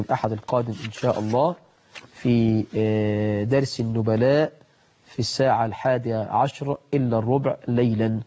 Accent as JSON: {"language": "Arabic", "country": "Egypt"}